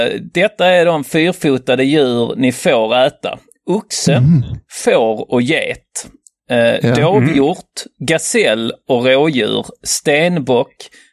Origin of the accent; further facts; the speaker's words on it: Norway; Jag är norsk, ja, precis.